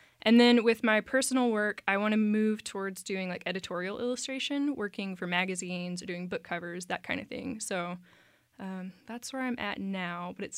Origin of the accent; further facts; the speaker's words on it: Waco, Texas, United States; I'm from Waco, actually. So I was born here, went to school here, went to MCC in Baylor, and now I got married here, built a house. So I'm a Wacoan for life now.